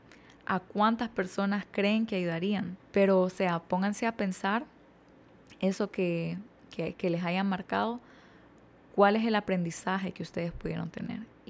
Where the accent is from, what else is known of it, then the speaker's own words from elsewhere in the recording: Honduras; hondureña, 26 años